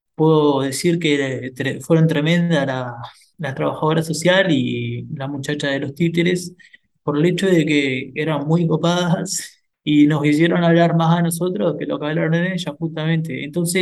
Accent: Fray Bentos, Río Negro, Uruguay; Vengo de Río Negro, Fray Ventos.

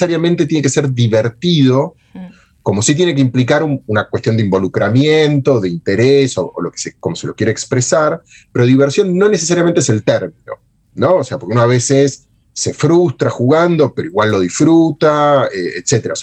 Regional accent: La Plata, Buenos Aires Province, Argentina; yo soy de La Plata, ¿no? Yo vivo en la ciudad de La Plata, en una ciudad de la Argentina, que es una ciudad de 700.000 habitantes, 600.000 habitantes.

